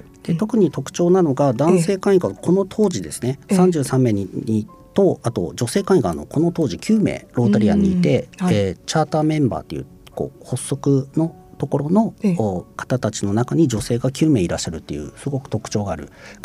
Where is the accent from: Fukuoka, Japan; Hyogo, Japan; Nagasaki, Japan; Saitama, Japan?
Nagasaki, Japan; 私は長崎県長崎市の出身なんですけど、男3人兄弟で